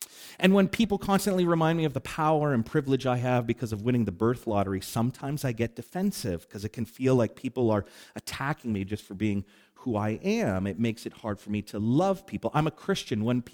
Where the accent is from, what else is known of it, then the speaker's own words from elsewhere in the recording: Canada; I'm Canadian.